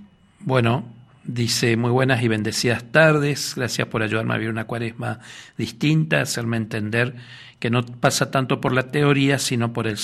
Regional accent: Corrientes, Argentina; yo soy correntino

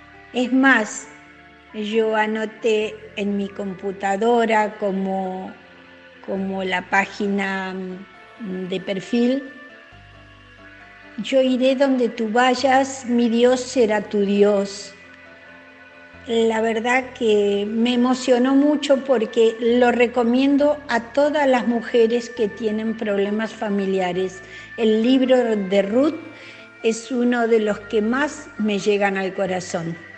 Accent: Merlo, San Luis, Argentina; de Villa de Merlo.

